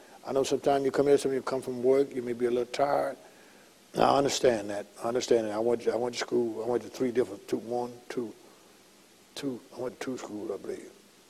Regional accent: Guyana; I told her I was from Guyana.

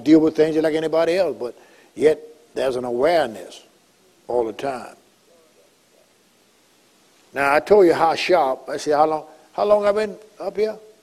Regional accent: Guyana; I told her I was from Guyana.

